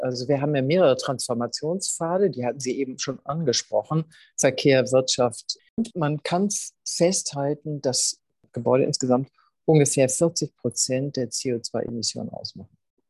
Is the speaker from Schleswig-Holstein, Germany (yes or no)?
yes; Schleswig-Holstein, Germany; Ich bin ja in Schleswig-Holstein aufgewachsen.